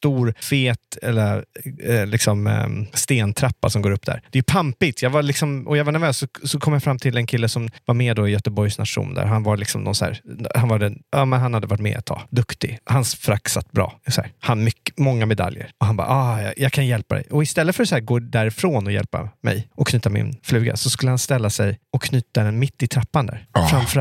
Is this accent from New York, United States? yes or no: no; Greenwich, Connecticut, United States; Jag bodde ute i Greenwich där jag växte upp. 45 minuter utanför, med tåg.